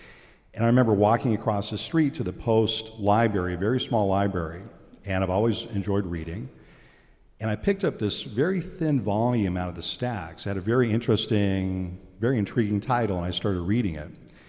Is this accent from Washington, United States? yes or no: yes; Bremerton, Washington, United States; for youth of the town I grew up in Bremerton, and there are many towns like Bremerton, we're raised to be fighters.